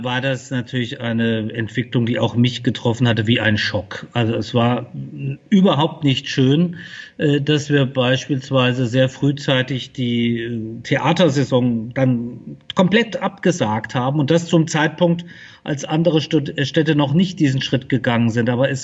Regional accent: Fulda, Hesse, Germany; Ich bin hier in Fulda geboren und aufgewachsen.

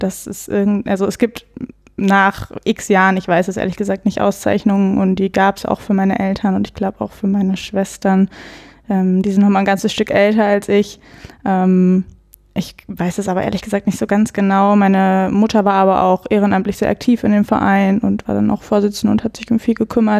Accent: Bielefeld, North Rhine-Westphalia, Germany; Ich komme aus Bielefeld.

